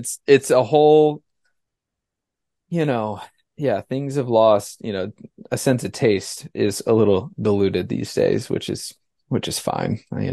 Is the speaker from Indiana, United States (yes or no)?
yes; Indiana, United States; now in Florida, United States; Well, I grew up in Indiana and I like the cold weather.